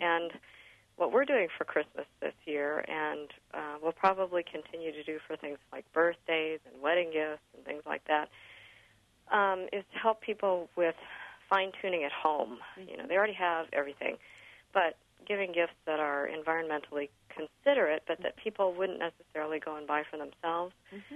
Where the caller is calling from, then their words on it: Champaign, Illinois, United States; I'm calling in from Champaign.